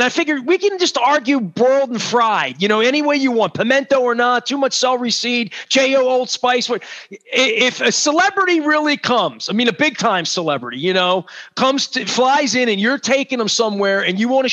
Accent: Dundalk, Maryland, United States; Because, listen, I'm from Dundalk.

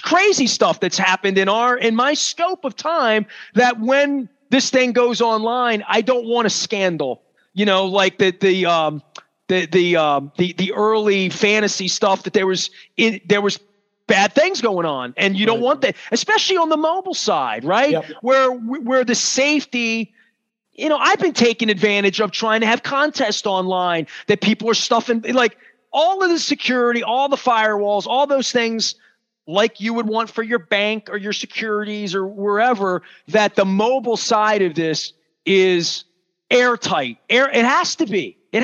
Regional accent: Dundalk, Maryland, United States; I'm from Dundalk, you know?

